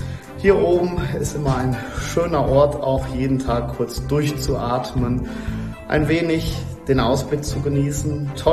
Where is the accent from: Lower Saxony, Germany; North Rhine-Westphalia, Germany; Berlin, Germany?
North Rhine-Westphalia, Germany; in meiner Heimat im Sauerland